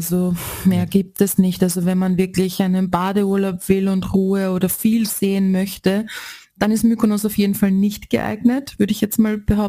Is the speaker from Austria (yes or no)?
yes; Austria; nur nicht bei uns in Österreich.